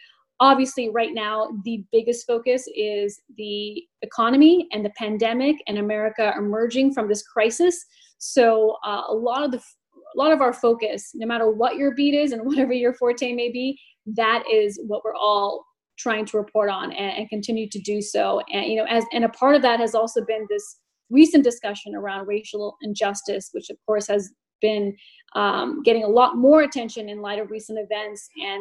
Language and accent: English; Portland, Oregon, United States; even though I am born and raised in Portland, Oregon, and my parents are from India, immigrants from India that migrated over here in the 1970s.